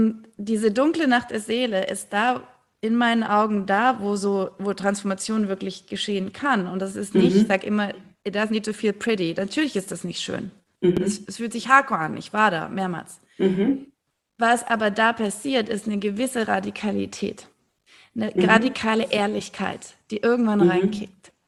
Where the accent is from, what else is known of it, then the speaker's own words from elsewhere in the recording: Stuttgart, Baden-Württemberg, Germany; now in Berlin, Germany; Ich bin in Stuttgart aufgewachsen.